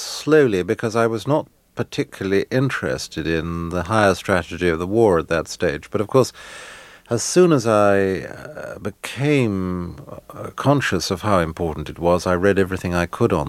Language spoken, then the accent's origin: English; England, United Kingdom; I grew up in the part of England where the Americans came to gather for the great invasion of D-Day